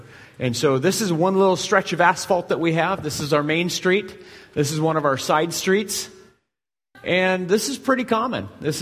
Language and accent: English; Duvall, Washington, United States; When people ask us where we're from, we say we're from Duval, Washington at Adventure.